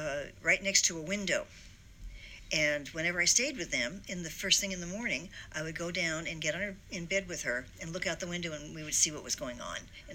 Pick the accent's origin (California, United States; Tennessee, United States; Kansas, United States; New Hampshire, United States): California, United States; Pasadena; born there; Okay, I was born in Pasadena, California. And we spent a lot of time in Pasadena and Alhambra around there because of family.